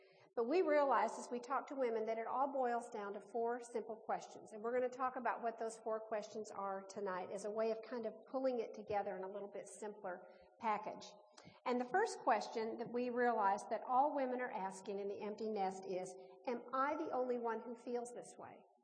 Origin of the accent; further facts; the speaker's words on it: Illinois, United States; And I grew up near Chicago.